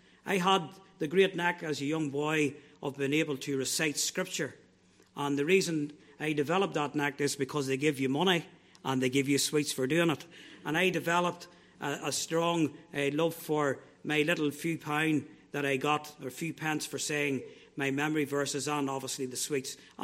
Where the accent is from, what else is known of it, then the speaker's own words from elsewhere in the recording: Armagh, Northern Ireland, United Kingdom; I'm from Armagh. I attend the Armagh Free Presbyterian Church.